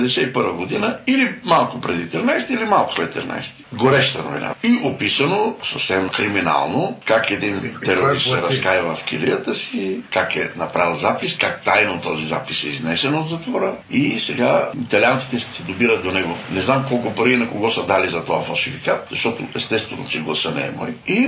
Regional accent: Sofia, Sofia City, Bulgaria; born there; Аз съм се родил в София, в захарна фабрика в Коневица. Цял живот съм живял. Там съм работил в завод Ворошилов.

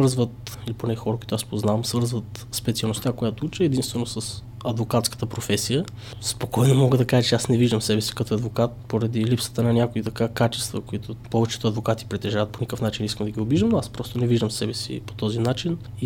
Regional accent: Petrovo, Blagoevgrad Province, Bulgaria; now in Veliko Tarnovo, Bulgaria; Аз съм от Сандански, по-скоро от едно село до Сандански, село Петрово.

